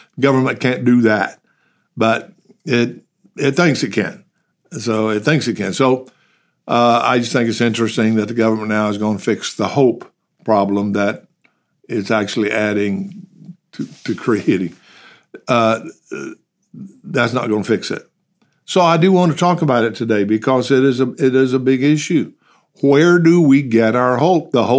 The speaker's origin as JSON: {"language": "English", "region": "Texas", "country": "United States", "said": "And since I'm an American in America, and since I'm a Texan in Texas"}